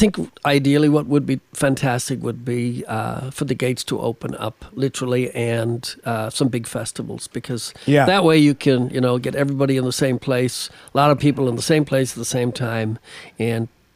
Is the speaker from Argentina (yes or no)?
no; Ireland; I'm Irish.